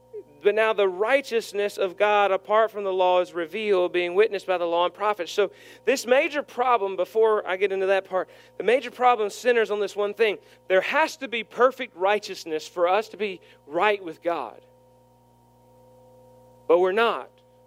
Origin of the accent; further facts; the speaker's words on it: Warrington, North West England, United Kingdom; I'm from Warrington. I ever mentioned that?